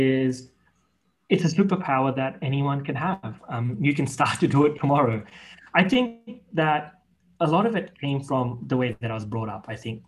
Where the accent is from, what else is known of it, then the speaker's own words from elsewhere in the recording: Pakistan; now in Australia; They don't mean anything here in Australia, because we're originally from Pakistan.